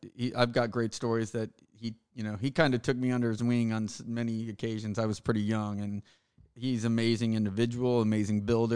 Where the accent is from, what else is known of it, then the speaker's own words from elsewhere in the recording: Houston, Texas, United States; Westlake, Houston, Texas. A lot of people try to say I'm from Katy, but I am from Houston.